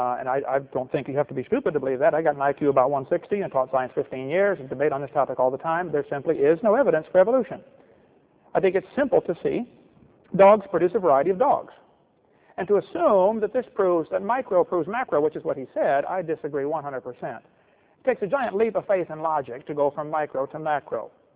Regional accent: Illinois, United States; I come from Illinois, corn country. There's all sorts of corn up there, folks.

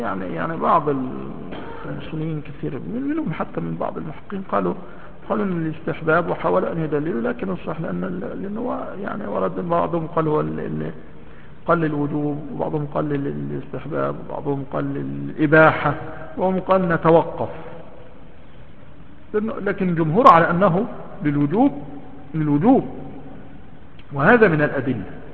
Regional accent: Egypt; نحن مثلا السواك ما يوجد عندنا في مصر

